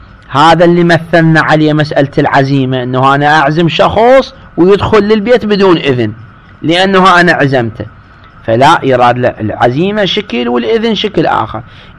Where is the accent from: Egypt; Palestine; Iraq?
Iraq; احنا مثلا عندنا في العراق